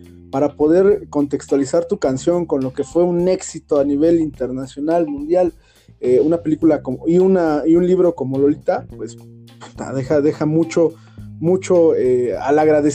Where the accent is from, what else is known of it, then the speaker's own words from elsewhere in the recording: Mexico; Como mexicanos